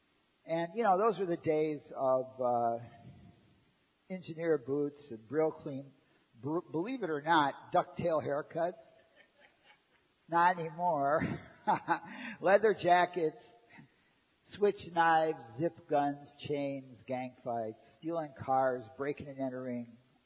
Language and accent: English; Cleveland, Ohio, United States; I grew up in Cleveland, Ohio, in a Polish, Irish, Italian neighborhood. There's a bar on every corner.